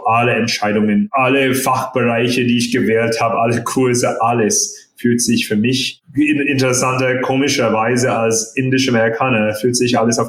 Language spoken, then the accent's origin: German; India; also born or lived in United States; now in Germany; Ja, das haben wir sozusagen verdient sozusagen nach 8, 9 Jahren in den USA. Aber als Inder bin ich interessanterweise auch nicht wahrgenommen